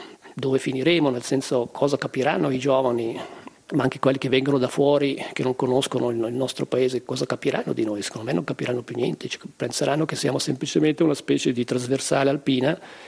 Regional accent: Ticino, Switzerland; una realtà di minoranza come la nostra, che siamo svizzera italiana

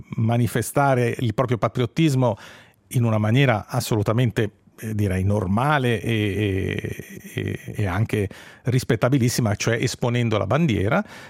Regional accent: Bellinzona, Ticino, Switzerland; io sono di Bellinzona, è chiaro che per me Bellinzona ha un posto

